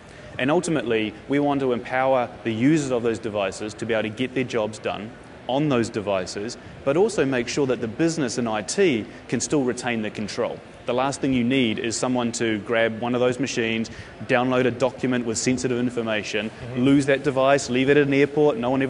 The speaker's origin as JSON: {"language": "English", "region": "Auckland", "country": "New Zealand", "tie": "born there", "also_born_or_lived": "Wellington", "said": "I was born in Auckland, but lived in Wellington for many years as well."}